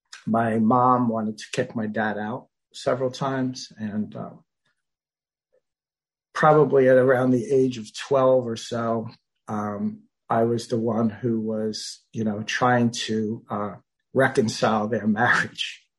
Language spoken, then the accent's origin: English; New York City, New York, United States; I grew up in New York City, as you may be able to tell, in a pretty large flat, for those across the pond. And went to high school, college, everything in Manhattan.